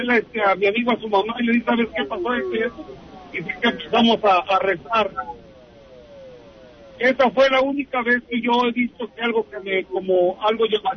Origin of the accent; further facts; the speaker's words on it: Puebla, Mexico; yo tenía la edad de como de 15 años, estaba yo ya en México. Yo soy del estado de Puebla, de Vero, Puebla.